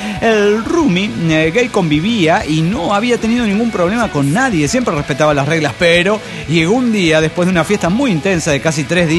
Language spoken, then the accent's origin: Spanish; Barranqueras, Chaco, Argentina; de Barranqueras, Chaco, Argentina.